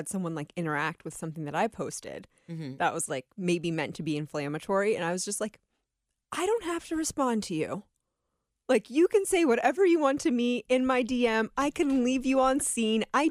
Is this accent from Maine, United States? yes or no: no; Atlantic City, New Jersey, United States; born there; I was born in Atlantic City.